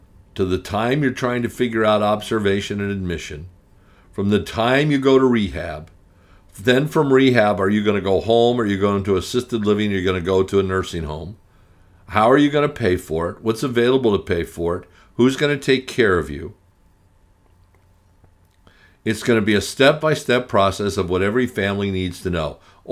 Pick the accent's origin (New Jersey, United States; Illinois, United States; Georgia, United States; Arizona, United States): Arizona, United States; Or every year, growing up in Arizona, there'd be two or three people that would die going out to the Superstition Mountains looking for the lost gold.